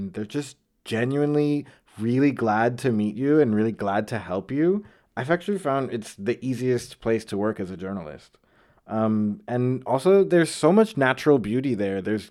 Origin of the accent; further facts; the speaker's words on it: United States; Being this American journalist, I felt this huge burden on me